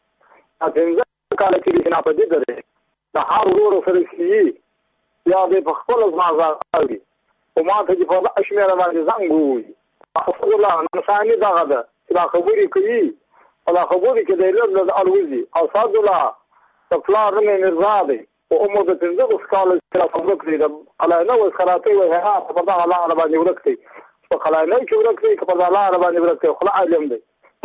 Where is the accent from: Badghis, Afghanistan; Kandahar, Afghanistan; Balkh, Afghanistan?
Badghis, Afghanistan; Muqur; زه په خپل د بادغیس ولایت یم د مقر د ولسوالۍ یم.